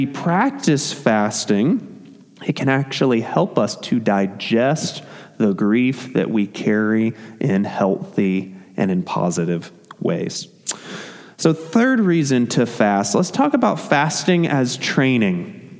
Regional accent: the South, United States; I know I'm a Southerner and I shouldn't say soda.

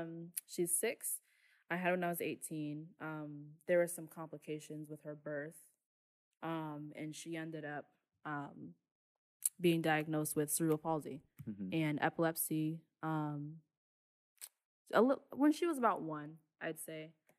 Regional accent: Florissant, Missouri, United States; I'm from Florissant, Missouri.

